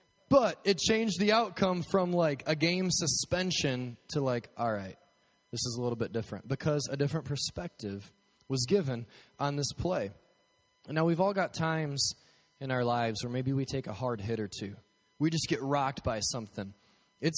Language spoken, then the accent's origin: English; Colorado, United States; Because I'm from Colorado, and so the Broncos are my team.